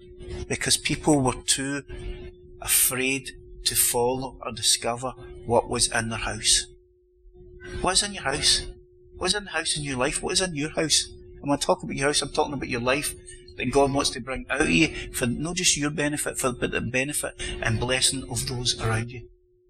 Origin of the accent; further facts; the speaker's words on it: Glasgow, Scotland, United Kingdom; I know I'm from Glasgow, but have been redeemed.